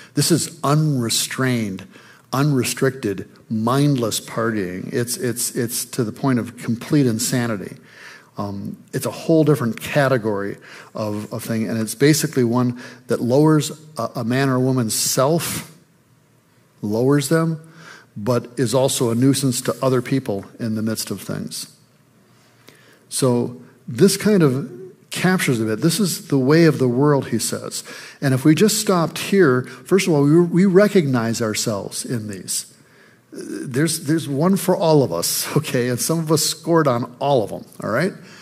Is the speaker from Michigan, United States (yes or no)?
yes; Michigan, United States; I think growing up in Michigan, you just assume that apple orchards and cider mills are in every state.